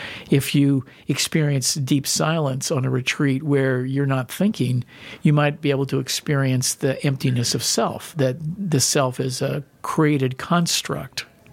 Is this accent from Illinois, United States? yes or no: no; Newark, Delaware, United States; moved away as an adult; I I grew up in Newark, Delaware, and then went to California to find myself, is what you used to do in the 70s